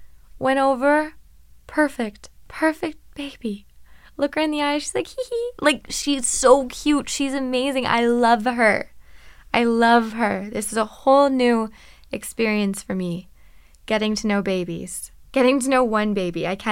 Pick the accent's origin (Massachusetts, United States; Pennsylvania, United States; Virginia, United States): Virginia, United States; And I'm from Virginia.